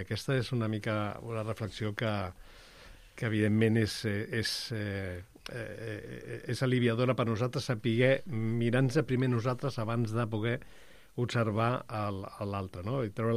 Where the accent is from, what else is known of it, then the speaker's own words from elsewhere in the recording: Barcelona, Catalonia, Spain; els que som de ciutat de molts anys, jo vaig néixer a Barcelona, i clar, ens costa, però el temps que estic a la Seu m'ha obert els ulls